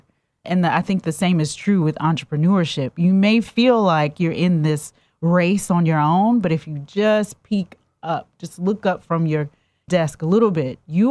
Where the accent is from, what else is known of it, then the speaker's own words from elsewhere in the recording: New Orleans, Louisiana, United States; also born or lived in Chatsworth, Georgia; Yes, I'm from New Orleans originally. At the time, he was doing commercial and residential carpet, so he yanked us out of New Orleans and dropped us into Chatsworth, Georgia